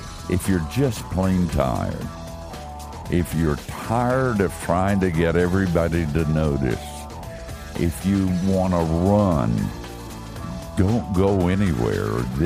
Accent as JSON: {"language": "English", "town": "Asheville", "region": "North Carolina", "country": "United States", "tie": "born or raised there", "said": "That's my home. I grew up in Asheville."}